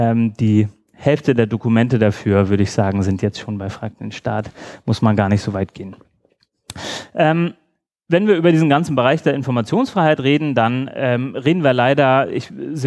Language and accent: German; Berlin, Germany; Ich komme aus Berlin, das hätte, glaube ich, in Sachen Flughafen bei uns auch ein bisschen geholfen.